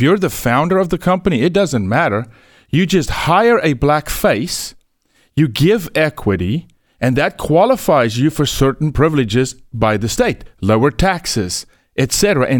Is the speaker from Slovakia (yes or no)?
no; South Africa; moved away as an adult; I'm from South Africa, born and raised 27 years, first 27 years of my life, Glenn. And so through the apartheid era, I was raised.